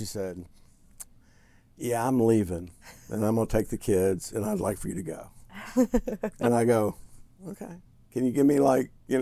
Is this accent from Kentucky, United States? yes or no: yes; Russellville, Kentucky, United States; now in Nashville, United States; Well, and I saw it before that because I grew up in Russellville, Kentucky, which was north of here about an hour and a half.